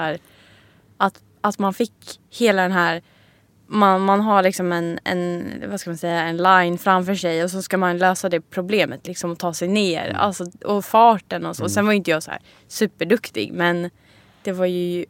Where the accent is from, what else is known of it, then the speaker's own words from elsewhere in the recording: Stockholm, Stockholm County, Sweden; Alltså både ja och nej, det är verkligen hemma att komma hem hit.